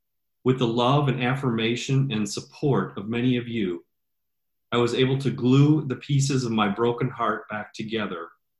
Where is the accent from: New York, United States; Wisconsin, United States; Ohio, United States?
Wisconsin, United States; And I was able to return to my hometown here in Wisconsin to share my real and authentic self with my three siblings and their families, as well as a host of friends.